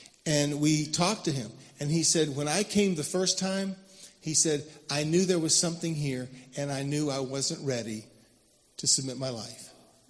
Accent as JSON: {"language": "English", "town": "Harrisonburg", "region": "Virginia", "country": "United States", "tie": "born or raised there", "said": "I grew up in Harrisonburg, just a couple hours west of here."}